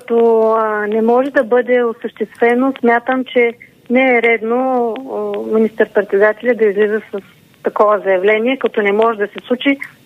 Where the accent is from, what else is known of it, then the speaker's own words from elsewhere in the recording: Haskovo Province, Bulgaria; В Хасково, аз съм от Хасковският район, да.